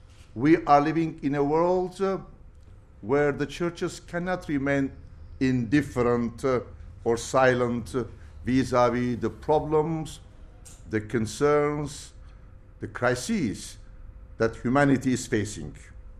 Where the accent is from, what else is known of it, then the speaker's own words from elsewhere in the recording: Lebanon; I come from Lebanon.